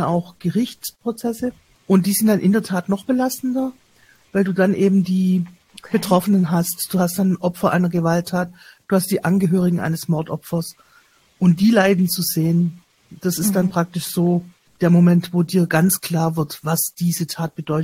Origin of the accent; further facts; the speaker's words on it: Stuttgart, Baden-Württemberg, Germany; da war ich noch im Kreis Ludwigsburg, das habe ich quasi als Stuttgarterin miterlebt